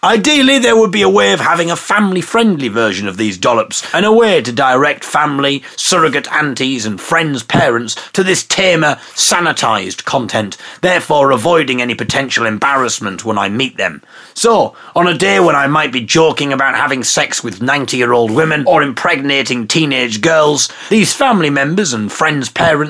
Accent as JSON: {"language": "English", "town": "Hartlepool", "region": "North East England", "country": "United Kingdom", "tie": "born or raised there", "said": "my hometown of Hartlepool back to the top of the teenage pregnancy league. My dad is a very proud Hartlepoodlian"}